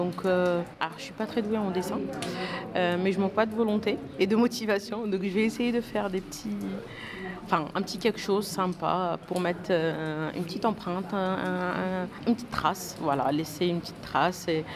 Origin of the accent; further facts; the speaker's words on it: Algeria; moved away as an adult; now in Lyon, France; je suis venue d'Algérie en 2012. Ça fait pas très longtemps que je suis en France, ça fait 11 belles années.